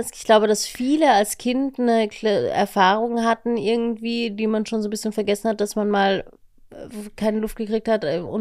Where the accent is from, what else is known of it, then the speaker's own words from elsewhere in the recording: Vienna, Austria; bei uns in Wien